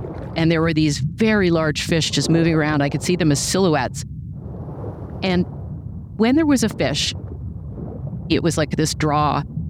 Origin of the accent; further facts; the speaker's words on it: Toronto, Ontario, Canada; I grew up outside of Toronto, and we had a summer cottage an hour and a half north of the city.